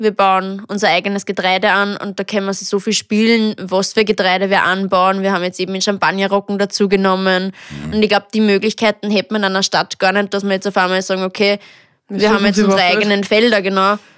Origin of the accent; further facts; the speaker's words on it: Lower Austria, Austria; Aber auch bei uns im Waldviertel. Da haben wir verschiedene Bauernläden oder auch Bananenfrisch.